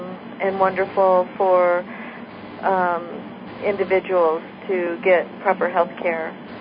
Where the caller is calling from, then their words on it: Mariposa, California, United States; I'm calling from Mariposa, California.